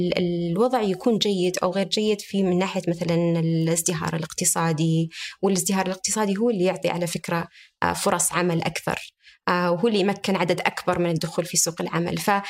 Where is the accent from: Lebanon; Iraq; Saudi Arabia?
Saudi Arabia; عندنا في المملكة العربية السعودية